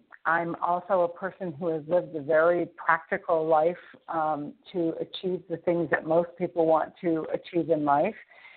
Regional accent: New England, United States; I grew up in New England. Neither of my parents had a high school degree

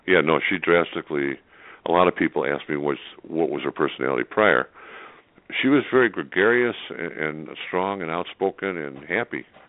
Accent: Chicago, Illinois, United States; born or raised there

